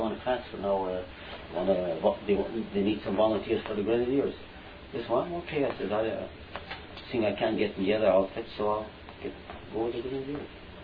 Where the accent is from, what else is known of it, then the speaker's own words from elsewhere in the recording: Manitoba, Canada; born there; also born or lived in Saskatchewan; Yeah, I was born in Manitoba, yes. And then we moved to Saskatchewan.